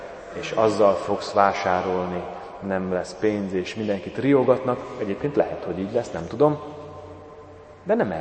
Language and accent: Hungarian; Hungary; Én Tiszaparton születtem, ott nevelkedtem sokáig, amikor elindul a tavasz, és érezzük a szél illatán, hogy ez a tavasz, akkor árad a Tisza.